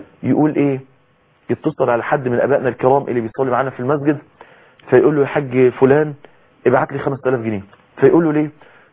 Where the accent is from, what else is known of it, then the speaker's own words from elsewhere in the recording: Mansoura, Dakahlia, Egypt; من اكتر الحاجات اللي تربى عليها الشباب عندنا في المنصورة